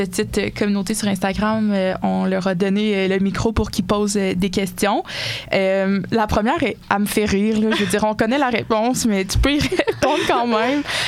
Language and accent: French; Quebec City, Quebec, Canada; je viens de Québec